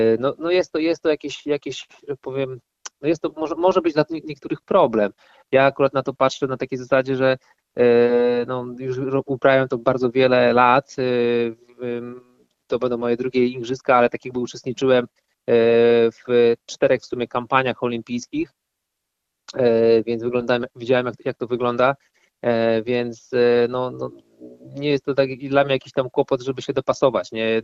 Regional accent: Mrągowo, Warmian-Masurian Voivodeship, Poland; wychowując się w Mrągowie, bo tam się urodziłem, tam się wychowałem.

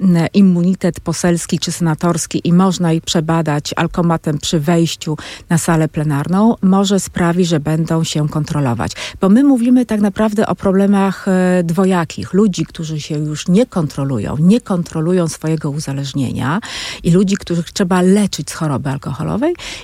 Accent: Lubusz Voivodeship, Poland; ja jestem z Lubuskiego, kultura picia wina to jest coś, co też jest takim elementem tożsamości w moim regionie

